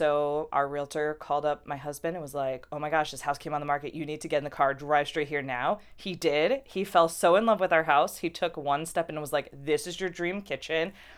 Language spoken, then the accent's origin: English; Kingston, New York, United States; I grew up in Kingston, just over the river